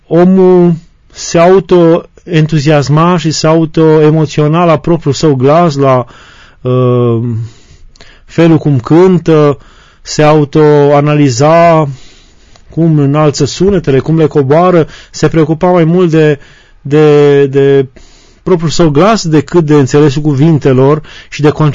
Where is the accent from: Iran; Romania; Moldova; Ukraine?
Romania; Oltenia; în satul de unde am copilărit eu, în Oltenia